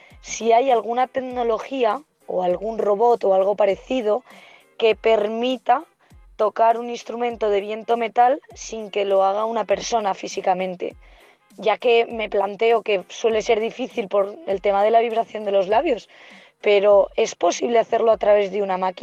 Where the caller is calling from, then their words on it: Madrid, Community of Madrid, Spain; de Madrid.